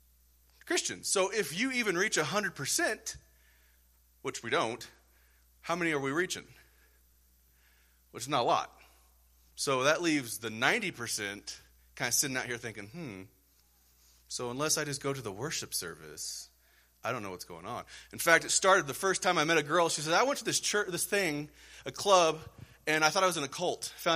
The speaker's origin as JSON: {"language": "English", "town": "Denver", "region": "Colorado", "country": "United States", "tie": "born or raised there", "said": "I grew up in Denver."}